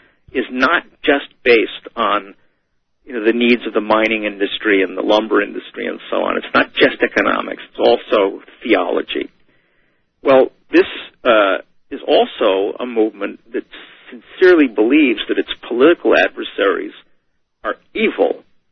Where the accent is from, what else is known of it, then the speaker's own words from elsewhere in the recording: Chicago, Illinois, United States; I'm from Chicago, so nobody has to tell me that Democrats have stolen elections.